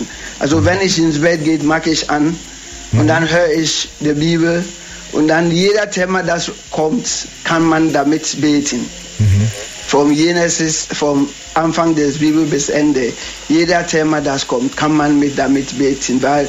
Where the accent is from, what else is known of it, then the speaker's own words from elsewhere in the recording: Ghana; Ursprünglich aus Ghana.